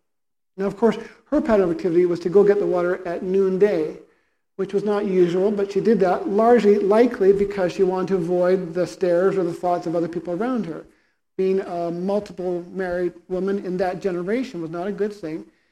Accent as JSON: {"language": "English", "region": "British Columbia", "country": "Canada", "said": "We do in the west side of Vancouver. We do as British Columbians or as, you know, Canadians or whatever it is that we are, Westerners or non-Westerners."}